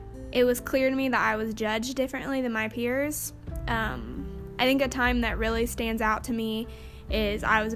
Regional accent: Gas City, Indiana, United States; I grew up in Gas City, so I was one of the few African Americans that lived there and went to school there.

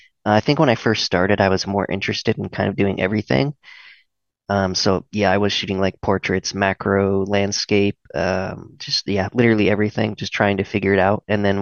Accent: California, United States; because I was from California, 40 minutes from the coast, and grew up going to the beach all the time with my family and surfing and skimboarding.

